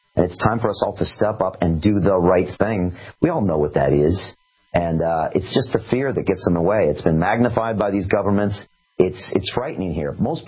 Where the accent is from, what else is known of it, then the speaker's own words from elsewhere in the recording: San Diego, California, United States; I think it was in my DNA growing up in San Diego, California.